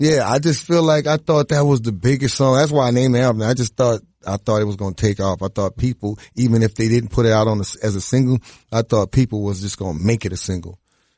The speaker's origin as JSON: {"language": "English", "town": "New Orleans", "region": "Louisiana", "country": "United States", "said": "the fact that I'm from New Orleans, I got attitude."}